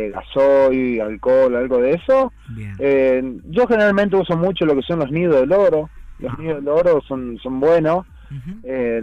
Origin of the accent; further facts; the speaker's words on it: Ucacha, Córdoba, Argentina; No, de Argentina somos un equipo de 6 personas los que vamos a participar. Soy el único de la provincia de Córdoba.